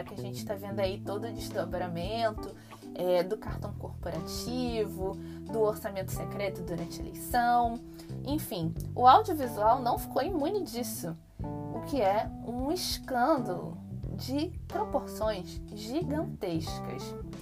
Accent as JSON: {"language": "Portuguese", "town": "Niterói", "region": "Rio de Janeiro", "country": "Brazil", "tie": "born or raised there", "said": "como acontece lá na minha cidade natal, em Niterói"}